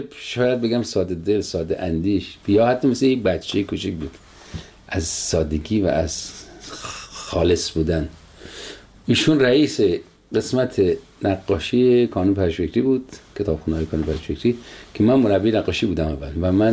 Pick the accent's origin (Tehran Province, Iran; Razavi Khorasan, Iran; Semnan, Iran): Semnan, Iran; Sangsar; غذای سنتی ولایت ما سنگسر، یکی از دهات شمال سمنان